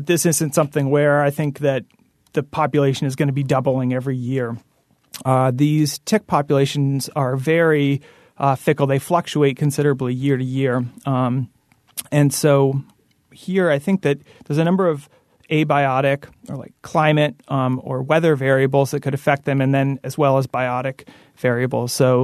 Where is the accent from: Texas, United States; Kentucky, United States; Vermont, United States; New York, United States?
Vermont, United States; Springfield; Well, I grew up in Springfield, Vermont, back in the 80s and 90s, and I didn't experience any ticks growing up, or very few, and didn't hear much about Lyme disease.